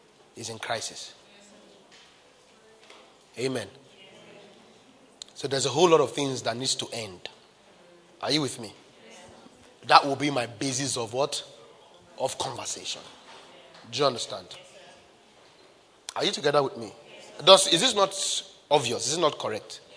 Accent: Nigeria; If I was in a political place, if I was to speak as a Nigerian, I would say that we need to bring an end to police brutality.

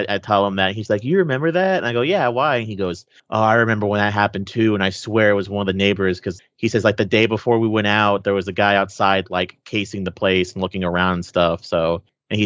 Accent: Texas, United States; because I'm from Texas, and I've moved more south towards the end of the year

